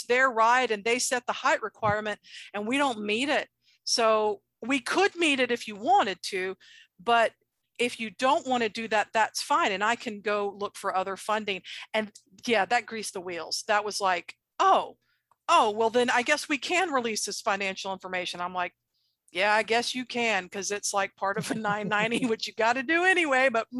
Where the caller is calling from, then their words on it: Atlanta, Georgia, United States; So we're calling today from the Metro Atlanta area, and included in that expanding area full of cars and trees and mosquitoes and everything is Six Flags over Georgia, right?